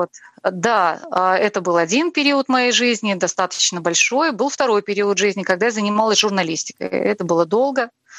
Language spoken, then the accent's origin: Russian; Odesa, Odesa Oblast, Ukraine; now in Russia; Я вообще одесситка. И я и на Урале-то случайно оказалась